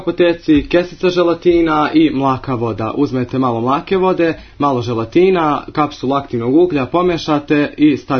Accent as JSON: {"language": "Serbian", "country": "Montenegro", "said": "dolazimo iz Crne Gore kao jedini predstavnici možda već 8 godina"}